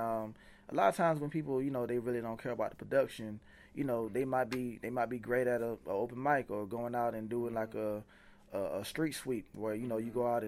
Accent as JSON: {"language": "English", "town": "Atlanta", "region": "Georgia", "country": "United States", "also_born_or_lived": "Montgomery, United States", "said": "Well, I'm from Atlanta, Georgia, but I went to school."}